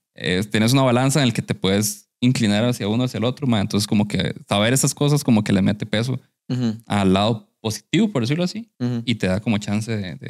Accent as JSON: {"language": "Spanish", "town": "San Carlos", "region": "Alajuela", "country": "Costa Rica", "said": "yo soy de San Carlos, como te dije"}